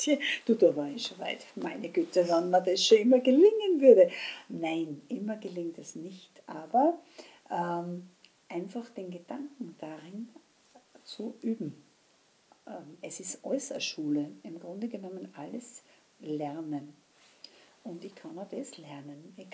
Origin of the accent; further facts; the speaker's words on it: Upper Austria, Austria; bin ja auch aus Oberösterreich